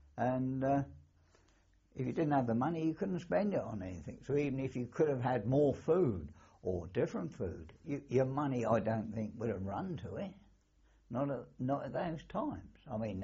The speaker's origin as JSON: {"language": "English", "town": "Guildford", "region": "South East England", "country": "United Kingdom", "tie": "born or raised there", "said": "Oh, yes, I've grown up in Guildford. I've been here all my life, actually, apart from when I was in the forces."}